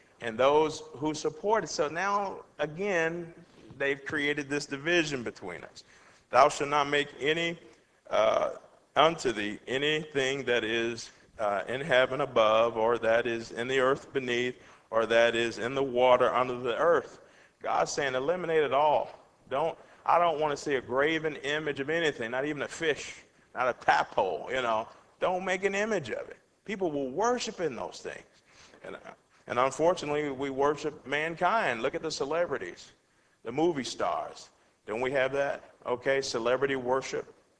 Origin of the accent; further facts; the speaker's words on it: United States; And trust me, being a human, being an American, those things have special place because we grew up with them, you know?